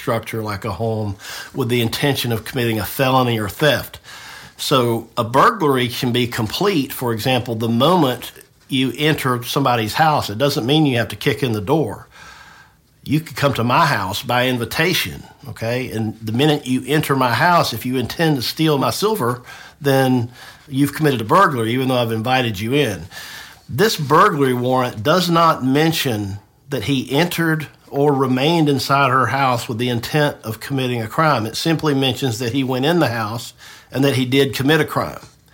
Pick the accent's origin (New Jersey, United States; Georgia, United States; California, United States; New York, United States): Georgia, United States; Tifton; I grew up in Tifton, so I know the area.